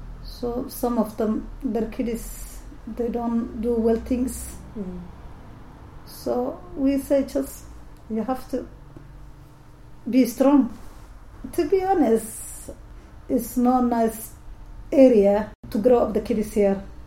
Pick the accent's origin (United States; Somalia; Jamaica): Somalia; English is a second language; now in United Kingdom; The problem is that my kids, they are British, and I'm from Somalia. So we have 2 different cultures, different language.